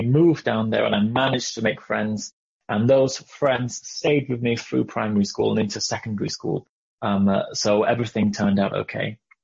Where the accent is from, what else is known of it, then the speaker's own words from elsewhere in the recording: South West England, United Kingdom; And my parents were also dairy farmers in Dorset. So I was raised on a farm.